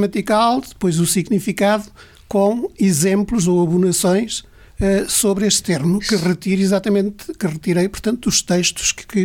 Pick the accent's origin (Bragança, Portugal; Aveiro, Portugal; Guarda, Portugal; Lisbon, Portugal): Guarda, Portugal; Foios; que eu aprendi em criança na minha terra, numa aldeia, portanto, reiana.